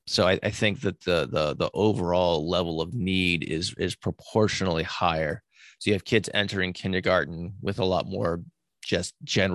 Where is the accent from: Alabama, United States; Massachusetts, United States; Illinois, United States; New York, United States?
Massachusetts, United States; I grew up in Massachusetts. We go up there to, like, ski.